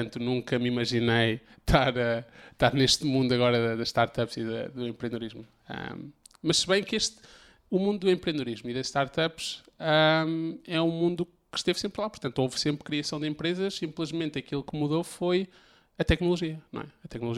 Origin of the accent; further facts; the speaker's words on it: Spain; first language Spanish; Portuguese is a second language; now in Lisbon, Portugal; cresci em Espanha, portanto a primeira língua que eu aprendi a falar foi o espanhol, e acho que isso deu-me uma vantagem quando cheguei a Lisboa, em 2015